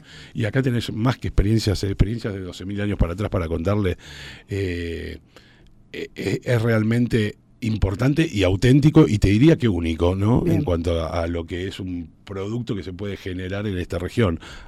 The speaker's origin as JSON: {"language": "Spanish", "town": "Puerto San Julián", "region": "Santa Cruz", "country": "Argentina", "said": "yo soy patagónico, soy de Puerto San Julián"}